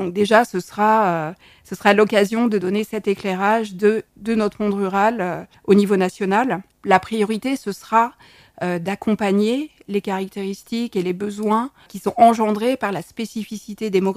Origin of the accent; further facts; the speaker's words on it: Paris, Île-de-France, France; moved away as an adult; Je suis originaire de Paris et j'ai eu la chance de venir m'installer en Saône-et-Loire et en Bresse il y a plus de 25 ans